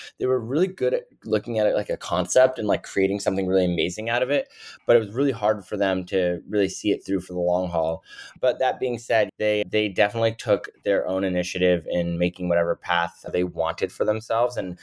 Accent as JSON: {"language": "English", "region": "California", "country": "United States", "tie": "born there", "said": "So I was born in the West Coast in California. Actually, my brother and I were the first people born in our family in America. My mother's from Europe. My father's from Europe."}